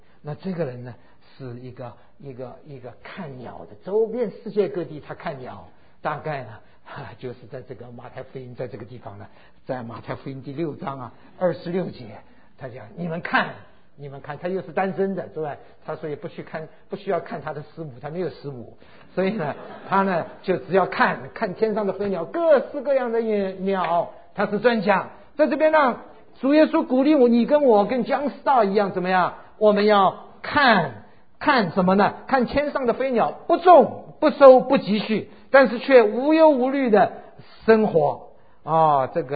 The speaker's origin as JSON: {"language": "Chinese", "region": "Shanghai", "country": "China", "tie": "born there", "said": "那我一个月就在回到了我的家乡，我是生在上海，所以到上海一个月住在那边。"}